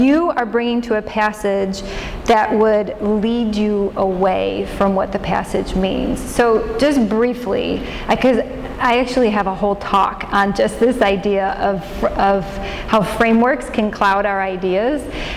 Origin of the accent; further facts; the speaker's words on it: Illinois, United States; Actually, I grew up in a small farm town outside of Chicago. I just say Chicago because you all know where that is. You don't know my farm town of 9,000 people that I grew up in.